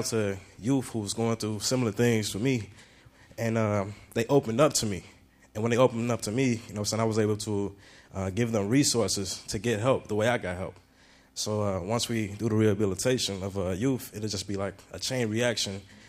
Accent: Chicago, Illinois, United States; I'm from Chicago, and I've been through a lot of stuff, but never got caught up in the systems.

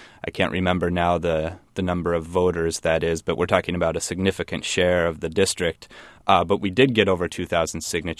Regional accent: Minnesota, United States; also born or lived in Iowa; now in Champaign, United States; I was born in Iowa and raised in Minnesota and came to Champaign, Illinois about 6 years ago now to study history as a graduate student.

